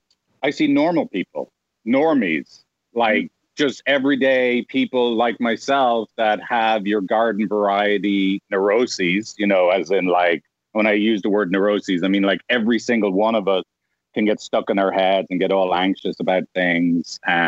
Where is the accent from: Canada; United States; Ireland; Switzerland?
Ireland; Dublin, Leinster; Yeah, so I'm from Ireland, Dublin.